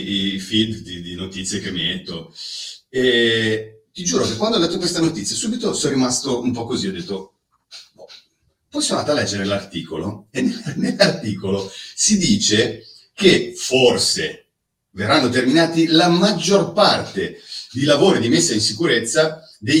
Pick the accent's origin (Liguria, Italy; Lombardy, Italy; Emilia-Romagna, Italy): Liguria, Italy; Genoa; io abito in Val Varena, non è grandinato, quindi da buon genovese ti dico